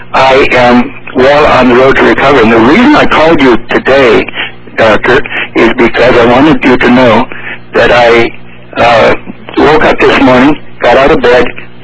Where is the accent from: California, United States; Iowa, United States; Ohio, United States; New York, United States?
California, United States; California City; I'm from California City.